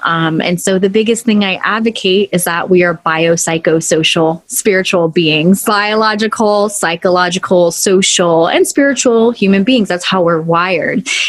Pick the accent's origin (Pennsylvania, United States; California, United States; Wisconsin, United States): California, United States; Los Angeles; Born and raised in Los Angeles, I'm in California